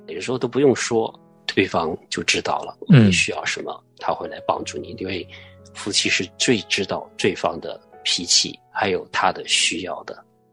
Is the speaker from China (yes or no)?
yes; China; 我们中国人说的儿孙满堂